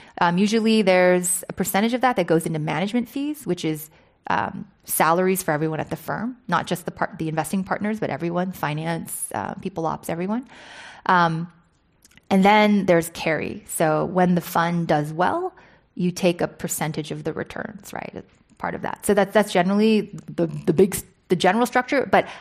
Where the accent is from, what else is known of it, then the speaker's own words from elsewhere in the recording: Hong Kong; Yeah, so I grew up in Hong Kong